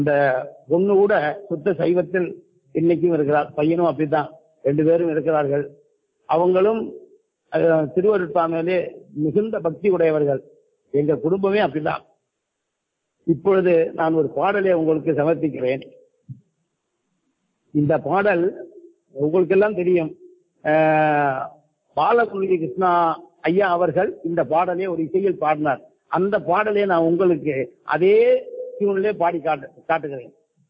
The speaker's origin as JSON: {"language": "Tamil", "region": "Tamil Nadu", "country": "India", "tie": "born or raised there", "moved": "as an adult", "lives_now": "Chennai, India", "said": "என்னுடைய சொந்த ஊர் வந்துட்டு கன்னியாகுமரி மாவட்டம், கேரளா ஊர் பக்கத்து தேசம். ஆகையினால் நான் படித்ததெல்லாம் மலையாளம்தான். நான் 68 SSLC படித்ததெல்லாம் மலையாளம்தான். 72 நான் சென்னைக்கு வந்தேன்."}